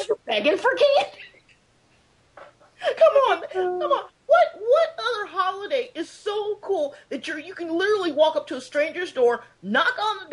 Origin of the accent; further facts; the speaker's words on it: Illinois, United States; I'm from Illinois, and part of my family is Amish.